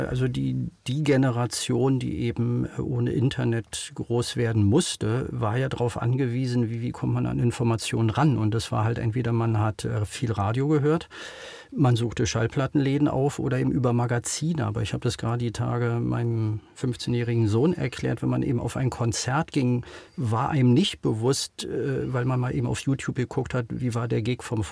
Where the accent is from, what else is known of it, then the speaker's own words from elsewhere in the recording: Berlin, Germany; also ich bin 67 geboren, seit 68 in Berlin, darf mich also schon als Berliner fühlen und auch so sprechen. Bin hier sozialisiert